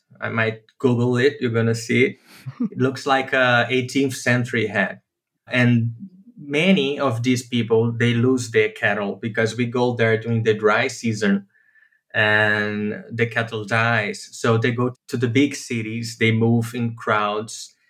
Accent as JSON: {"language": "English", "region": "Midwest", "country": "United States", "tie": "born or raised there", "said": "My ancestry comes from Northeast Brazil, from this area. I grew up in the Midwest, but my whole family come from there."}